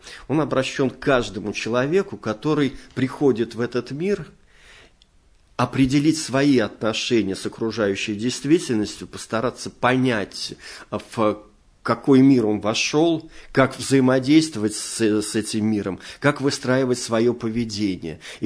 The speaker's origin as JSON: {"language": "Russian", "region": "Ulyanovsk Oblast", "country": "Russia", "tie": "born or raised there", "said": "я вырос в Ульяновской области"}